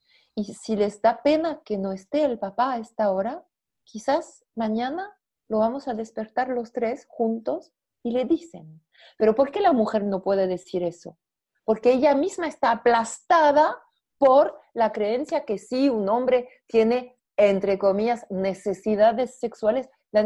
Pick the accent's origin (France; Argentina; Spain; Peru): France; Spanish is a second language; Yo estoy acá con una camisita blanca, mi cara de gringa, pero creo que cuando se me escucha se ve que vengo desde Francia. Agradezco Francia y el idioma francés por haberme sostenida.